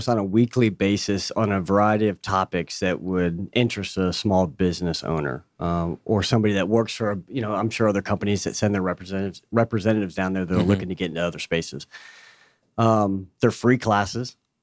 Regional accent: Atlanta, Georgia, United States; also born or lived in Miami; Pretty young. So we moved to Atlanta from Miami and grew up here.

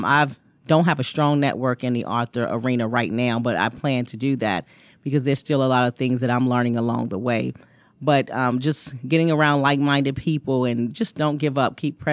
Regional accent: Washington, District of Columbia, United States; now in Raleigh, United States; We're going to be doing D.C., which that is my hometown.

